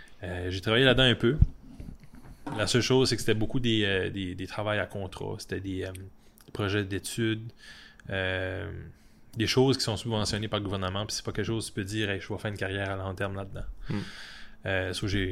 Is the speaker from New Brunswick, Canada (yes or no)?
yes; Paquetville, New Brunswick, Canada; Je me présente … Je suis une personne originaire de la péninsule acadienne. Et oui, je suis un Acadien dans la Briennerie.